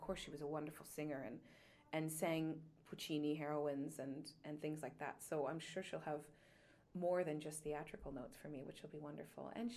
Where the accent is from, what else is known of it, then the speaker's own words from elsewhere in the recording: Canada; maybe it's a bit about being Canadian and, you know, not having too big of an ego